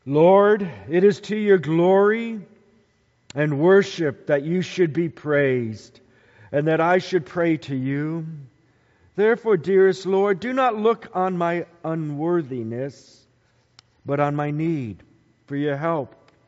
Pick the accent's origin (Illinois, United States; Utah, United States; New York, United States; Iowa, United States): Iowa, United States; Decorah; born there; I was born in Decorah as my mom and dad had gone home to Decorah to help